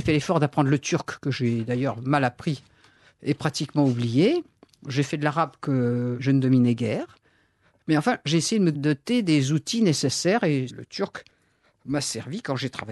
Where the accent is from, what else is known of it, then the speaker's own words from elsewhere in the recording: Paris, Île-de-France, France; born there; first language Russian; je suis née à Paris, mais j'ai été dotée par la volonté de mes parents de la langue russe. J'ai parlé russe comme en même temps que j'ai parlé français.